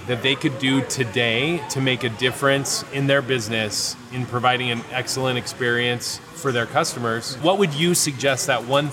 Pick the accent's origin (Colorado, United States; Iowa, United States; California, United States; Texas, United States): California, United States; Where are you from? California.